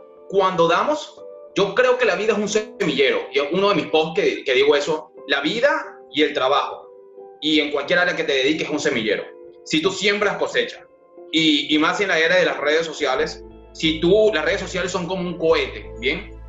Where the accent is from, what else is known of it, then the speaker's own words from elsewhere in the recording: Venezuela; yo viví en Venezuela, soy venezolano, y cuando se va, mi mamá decide marcharse a otro estado, ¿bien? Que es Valencia, Venezuela. Ahí, a los 12 años